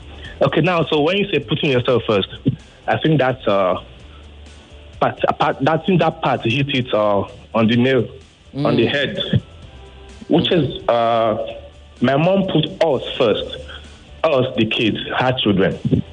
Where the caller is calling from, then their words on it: Ogba, Lagos, Nigeria; I'm calling from Ogba.